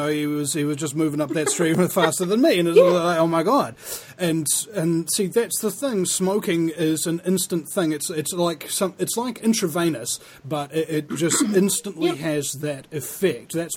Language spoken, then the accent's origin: English; New Zealand; The first and only New Zealander in history to be offered a talk radio show on an American network.